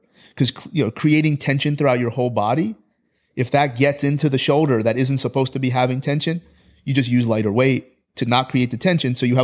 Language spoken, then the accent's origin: English; Toronto, Ontario, Canada; I'm from Toronto. That Toronto is track town USA, not Eugene, Oregon.